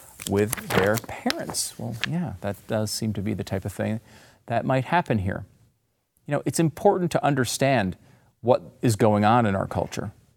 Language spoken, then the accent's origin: English; Connecticut, United States; also born or lived in New York; I was born in New York as well. I mean, that was where I grew up in Connecticut.